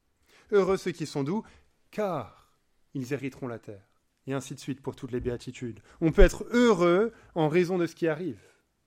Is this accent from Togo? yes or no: no; France; Je peux dire ça parce que je suis français.